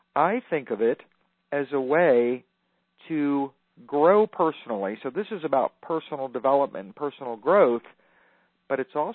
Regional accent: Burbank, California, United States; born there; I was born in Burbank, so that's in the San Fernando Valley, and for the for a period of time, about 14 years, I lived in an area called Chatsworth.

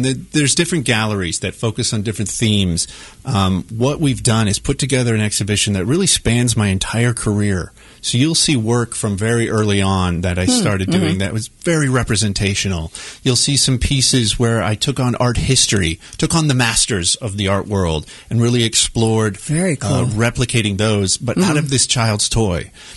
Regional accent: Kansas City, United States; This show has traveled around the world, and to be here and to be in my home country, to be here in Kansas City and see what people think of it, it's pretty exciting.

